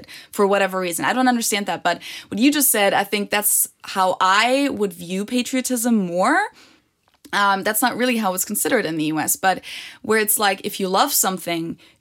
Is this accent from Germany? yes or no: yes; Germany; English is a second language; as I said earlier, growing up in Germany, you never consider it to be cool to be German. And I'm saying this from my personal experience.